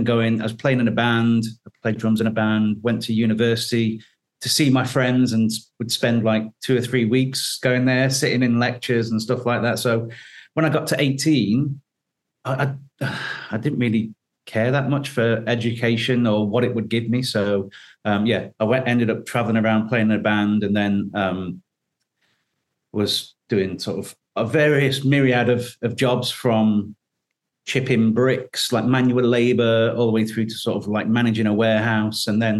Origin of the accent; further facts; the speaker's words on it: Doncaster, Yorkshire and the Humber, United Kingdom; I was born in Doncaster. My late father would be very proud to call me a Yorkshireman. So a lot of my time then growing up in that area, growing around the mining villages, etc.